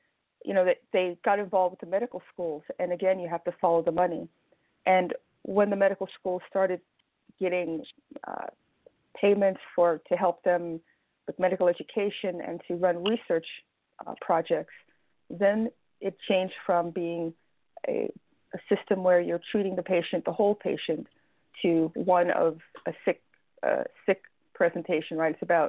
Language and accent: English; New York, United States; now in Atlanta, United States; I'm originally from New York.